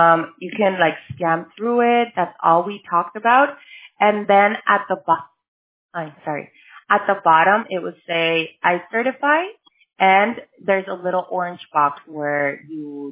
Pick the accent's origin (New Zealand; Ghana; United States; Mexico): Mexico; first language Spanish; English is a second language; It's because I'm Mexican. Like, my first language is Spanish, and I always like to ask people if they want to continue in Spanish